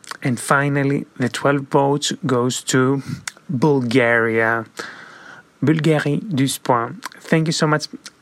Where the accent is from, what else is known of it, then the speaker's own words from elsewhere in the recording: Greece; ich komme aus Griechenland.